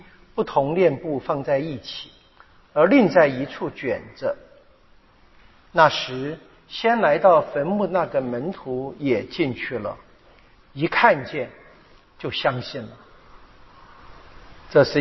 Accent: Taiwan; 我们台湾人的共同的缺点吧

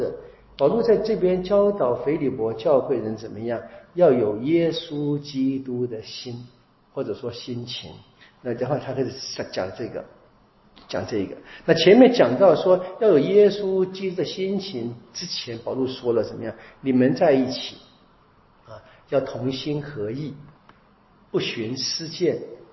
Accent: China; 我们中国人常说嘛，做事的轻重缓急要分得清楚

